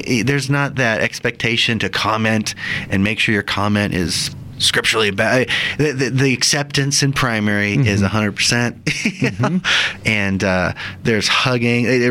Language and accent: English; Kansas, United States; So I'm actually not from Utah, I'm from Kansas. My parents are converts.